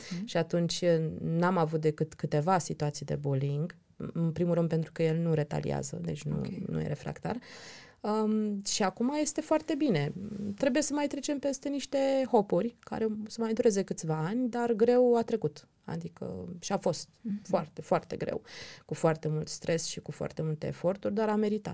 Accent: Romania; La noi, la români, încă e o estimare.

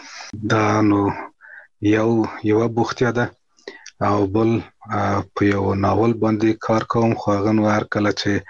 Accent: Kabul, Afghanistan; کابل کې زیږیدلی یم په ملالۍ زیږنتون کې د داود خان د کودتا نه څو میاشتې مخکې یعنی د 1950 کال په دلوه کې

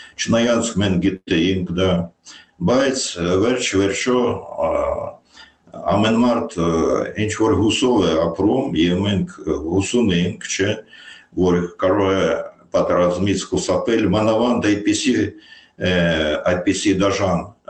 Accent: Mariupol, Donetsk Oblast, Ukraine; իսկ Մարիուպոլի դա որ քաղաքն է, ես իմ մանկության մի մասը անցկացրել եմ այնտեղ, գիտեմ ինչ սիրուն քաղաքը

